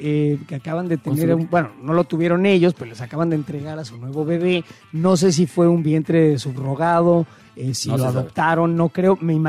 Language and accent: Spanish; Mexico; como aquí somos todos mexicanos en esta casa